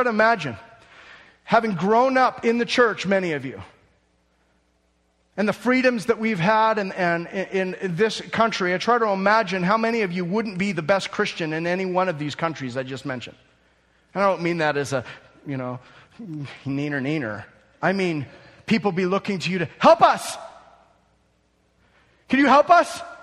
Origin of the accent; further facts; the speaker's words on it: United States; Honestly, I was starting to get frustrated as an American pastor, looking at what pastors were experiencing around the world